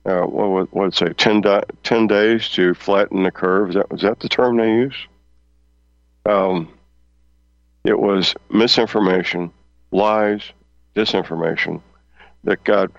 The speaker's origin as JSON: {"language": "English", "town": "St. Louis", "region": "Missouri", "country": "United States", "tie": "born or raised there", "said": "I recall driving through my hometown of St. Louis, Missouri, at high noon on a weekday"}